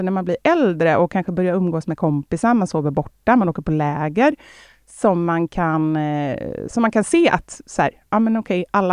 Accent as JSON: {"language": "Swedish", "town": "Gothenburg", "region": "Västra Götaland County", "country": "Sweden", "tie": "born or raised there", "said": "Kortedala. Det är alltså en förort utanför Göteborg där jag växte upp ihop med min mamma."}